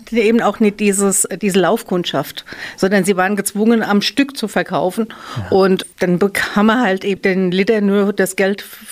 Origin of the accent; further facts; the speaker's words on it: Bodenheim, Rhineland-Palatinate, Germany; Ich bin auch in Bodenheim groß geworden und habe dieses Ort fast eigentlich nie verlassen, nur für meine Reisen.